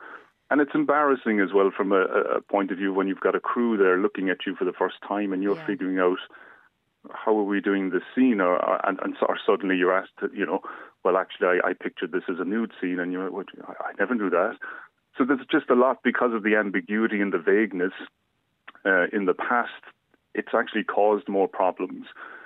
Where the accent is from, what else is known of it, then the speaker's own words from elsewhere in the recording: Ireland; Because for me as an Irish actor, and you probably feel the same, I grew up in a time when nobody really talked about these things.